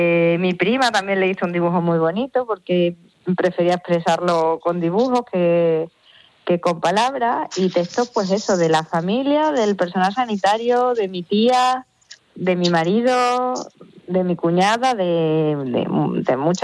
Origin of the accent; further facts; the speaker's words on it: Mérida, Extremadura, Spain; porque nosotros somos de Mérida